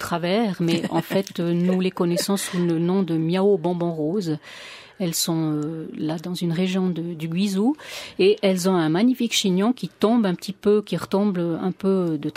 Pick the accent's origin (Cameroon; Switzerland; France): Switzerland; Valais; il y a souvent un dialecte d'une vallée à l'autre qui est différent comme chez nous en Valais